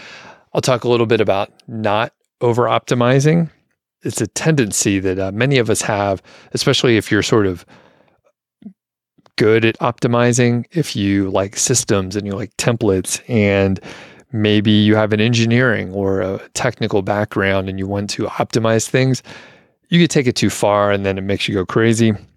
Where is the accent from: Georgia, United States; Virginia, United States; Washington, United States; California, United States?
Georgia, United States; Atlanta; That'll be down in Atlanta. I'm from Atlanta.